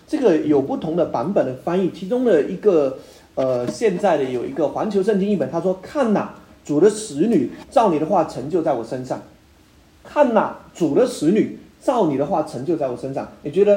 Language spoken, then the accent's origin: Chinese; China; 当然跟我们中国人来思想的无后为大